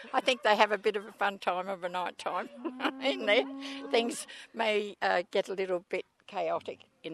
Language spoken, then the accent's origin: English; Inverell, New South Wales, Australia; I'm from Inverell. A grandmother looking after 2 grandchildren and 1 daughter.